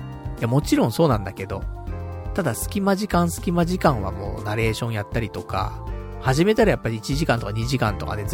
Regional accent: Saitama, Japan; now in Tokyo, Japan; もともと私埼玉県民なんでね。

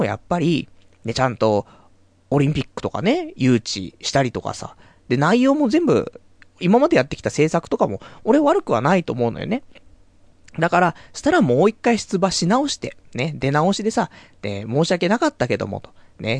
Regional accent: Saitama, Japan; born there; now in Tokyo, Japan; ちゃんと俺もね、都民ですから、ね、まあ、埼玉生まれ、ね、生まれは埼玉、ね、だけども、ね、もう血はもう東京ですからね。

